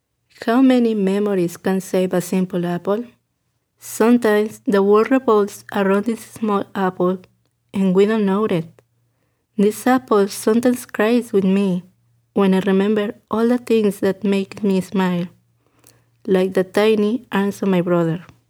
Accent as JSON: {"language": "English", "country": "Mexico", "said": "I'm from Mexico"}